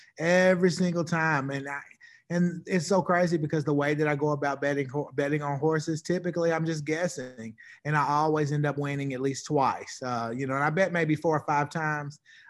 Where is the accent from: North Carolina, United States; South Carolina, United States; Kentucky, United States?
Kentucky, United States; Louisville; born there; So I was born in Louisville, Kentucky. Love Louisville.